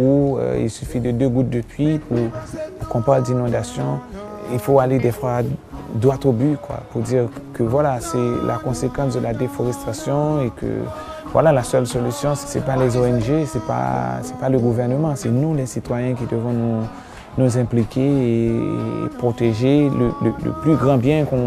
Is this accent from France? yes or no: no; Haiti; je viens d'Haïti. Je suis chanteur, guitariste, compositeur.